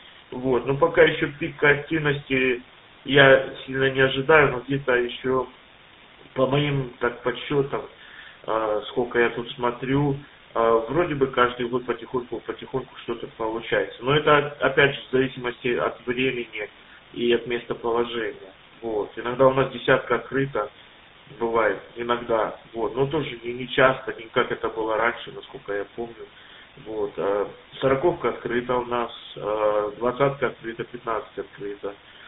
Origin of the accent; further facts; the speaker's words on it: Russia; now in United States; Нет, я из России, но я прожил очень долго, сколько, 23 года здесь